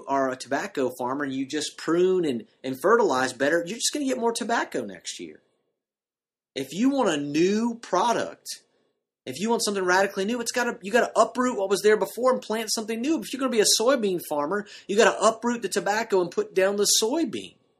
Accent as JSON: {"language": "English", "region": "the Carolinas", "country": "United States", "tie": "born or raised there", "said": "I mean, I grew up in the Carolinas."}